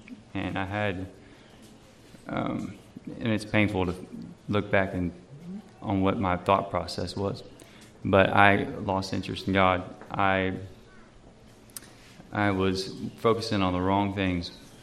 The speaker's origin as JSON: {"language": "English", "region": "Arkansas", "country": "United States", "said": "I'm from Arkansas, across the pond"}